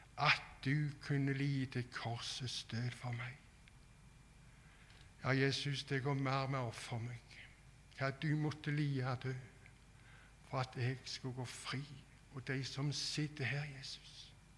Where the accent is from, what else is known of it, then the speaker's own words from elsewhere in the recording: Randaberg, Rogaland, Norway; Jeg er fra Randaberg, reist som fritidsforkynner i Nordmisjon.